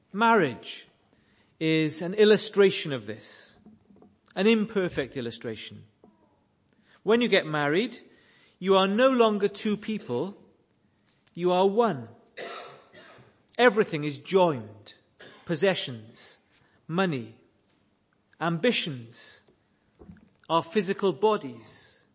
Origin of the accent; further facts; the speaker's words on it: Wales, United Kingdom; I come from South Wales, and South Wales is full of very weak chapels.